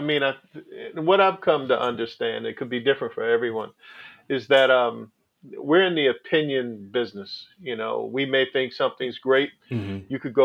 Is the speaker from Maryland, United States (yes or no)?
yes; Annapolis, Maryland, United States; I'm from Annapolis, Maryland.